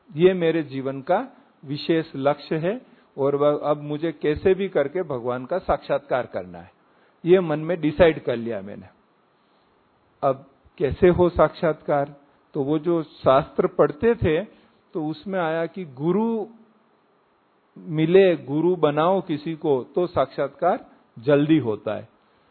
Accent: Rajasthan, India; हमारा गांव यहाँ माउंट आबू से थोड़ा दूर उदयपुर, आपने नाम सुना होगा, उदयपुर के पास में गांव है। तो वहाँ फिर दसवीं तक वहाँ पूरी पढ़ाई करके फिर उदयपुर आ गए कॉलेज करने के लिए

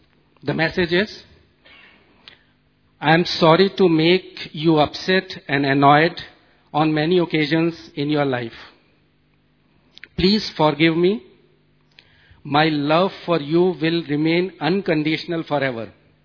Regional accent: Delhi, India; English is a second language; I'm from Delhi.

